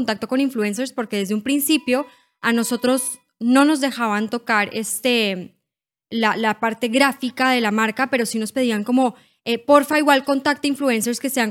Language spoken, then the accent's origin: Spanish; Colombia; accent: Colombian; now in Peru; Ya vivo acá desde hace 8 años, pero todavía sigo con mi acento colombiano, pero con algunas palabras ya peruanas.